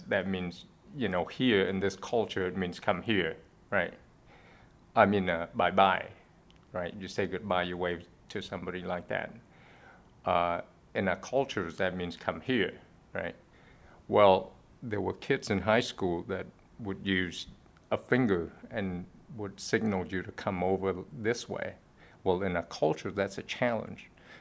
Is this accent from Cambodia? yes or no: yes; Cambodia; English is a second language; I knew a few words of French when I was growing up in Cambodia.